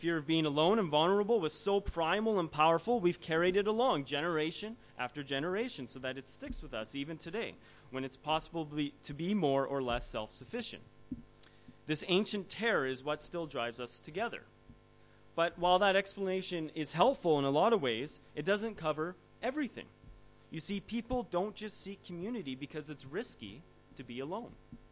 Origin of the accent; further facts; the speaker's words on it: Canada; I didn't know what a marae was because I'm from Canada